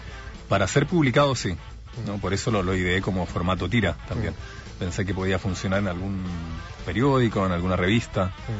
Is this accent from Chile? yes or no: yes; Chile; also born or lived in Buenos Aires, Argentina; now in Argentina; yo nací acá en Buenos Aires, de mis padres chilenos, digamos, trabajaron en esa época acá. El año 77 volvieron a Chile con nosotros, con sus 3 hijos.